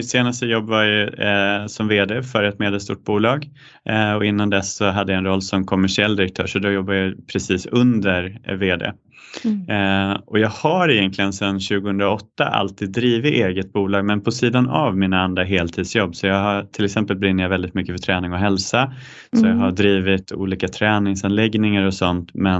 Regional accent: Kiruna, Norrbotten County, Sweden; som ursprungligen kommer från Norrland, jag kommer från Kiruna.

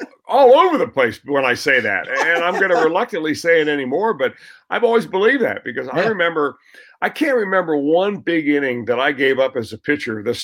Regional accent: Cincinnati, Ohio, United States; It was surreal, because I was raised in Cincinnati

